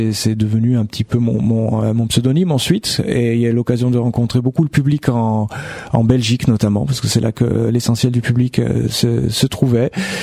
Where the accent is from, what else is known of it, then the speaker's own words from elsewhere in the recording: Bastia, Corsica, France; Je suis de Bastia. Je suis un pur Bastiais.